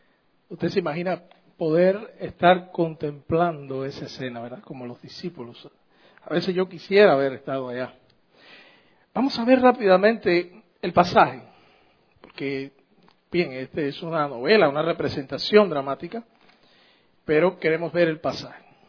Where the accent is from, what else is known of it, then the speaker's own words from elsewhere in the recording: Cuba; los cubanos somos los mejores del mundo, hermano.